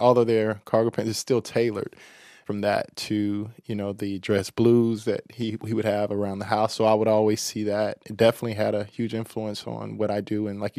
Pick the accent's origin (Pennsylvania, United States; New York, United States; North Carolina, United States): North Carolina, United States; because I think the streetwear growing up in North Carolina, you know, growing up in the 80s and the 90s